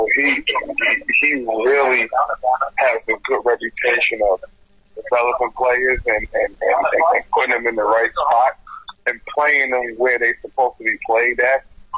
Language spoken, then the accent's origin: English; United States; And I'm also an American coach, so I teach and coach like an American